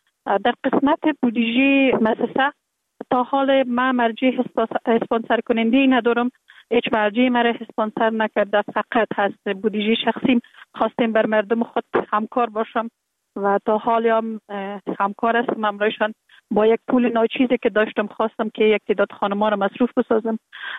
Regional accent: Kabul, Afghanistan; born there; در کابل زندگی میکنم. در کابل متولد شدیم در سال 1363 در یک خانه واده روشن فکر، خانواده که از جمله خانواده های اهل معارف کشور بودن متولد شدیم

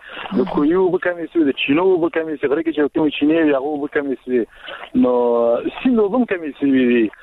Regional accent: Baghlan, Afghanistan; ما د کلګینه د بغلان ولې.

